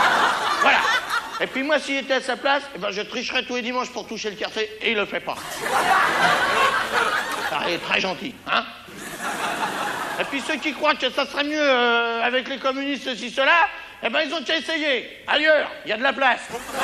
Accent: France; Je suis content d'être français, moi, hein. D'abord parce que je suis français

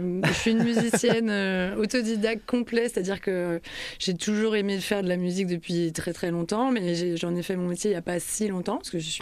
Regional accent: Nantes, Pays de la Loire, France; moved away as an adult; also born or lived in Réunion; Au départ, je suis nantaise, moi.

